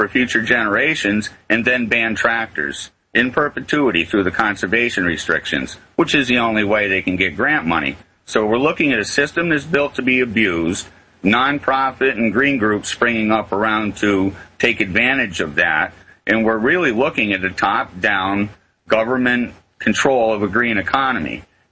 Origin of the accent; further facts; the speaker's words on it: Ware, Massachusetts, United States; I was born and raised here in Western Massachusetts. I live in the town of Ware.